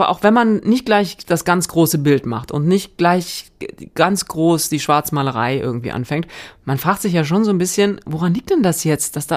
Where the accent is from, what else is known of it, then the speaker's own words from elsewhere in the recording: Northern Germany, Germany; Ich komme ja eher aus Norddeutschland, ne? Deswegen versuche ich mich gar nicht an dieser rheinischen Mundart.